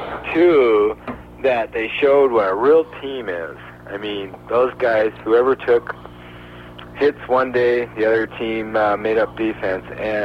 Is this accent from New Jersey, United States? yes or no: yes; New Jersey, United States; now in Minnesota, United States; Now, I'm a transplanted Minnesotan. I'm from New Jersey. I'm a New York Mets fan.